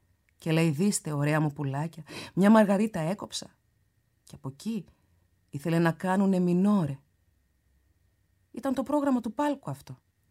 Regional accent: Izmir, İzmir, Turkey; Και είμαι Σμυρνιά. Και η μάνα μου. Και εγώ και όλο μου το σόι είμαστε Σμυρνοί.

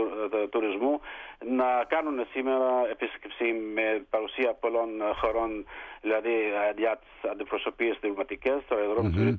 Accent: Lebanon; κατάγομαι από το Λίβανο.

